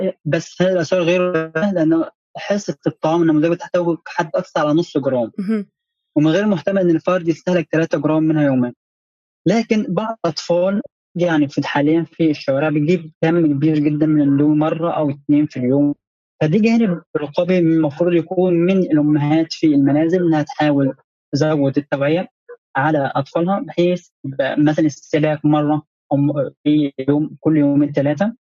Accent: Egypt; يعني هتكلم عن نقطة مهمة جداً في عندنا في مصر

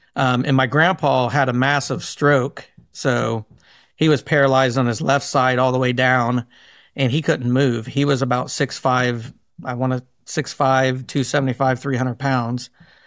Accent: Ohio, United States; I grew up in Preble County, Ohio. It's easier to say Dayton, Ohio, west of Dayton, Ohio

